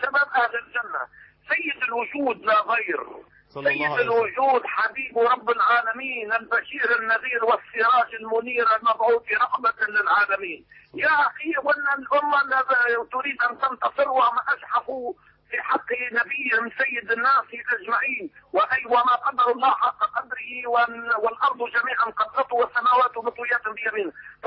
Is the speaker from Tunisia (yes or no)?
yes; Tunisia